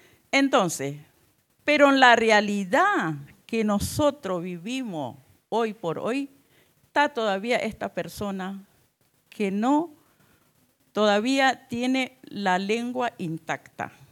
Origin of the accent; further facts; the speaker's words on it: Chaco, Argentina; Nosotros, donde yo nací, crecí, que es el impenetrable, hoy por hoy está sufriendo un desastre ecológico